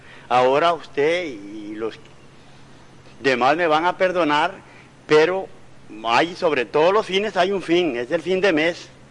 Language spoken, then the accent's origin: Spanish; Paraíso, Cartago, Costa Rica; also born or lived in Pérez Zeledón; soy hijo legítimo de Paraíso de Cartago y hijo adoptivo a la vez de Pérez Celedón.